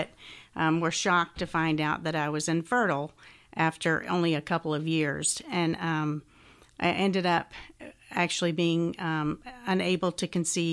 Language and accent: English; Doraville, Georgia, United States; Well, I am a native Atlantan. I was born and raised in Doraville, Georgia. My mother still lives in Doraville.